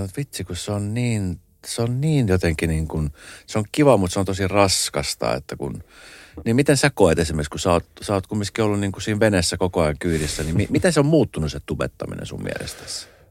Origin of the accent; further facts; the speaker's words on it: Espoo, Uusimaa, Finland; kun mäkin olen Espoosta